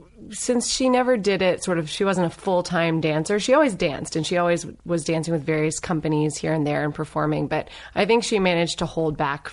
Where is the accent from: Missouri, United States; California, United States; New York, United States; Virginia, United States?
Virginia, United States; Yeah, I grew up in Northern Virginia. So, you know, D.C. suburbs.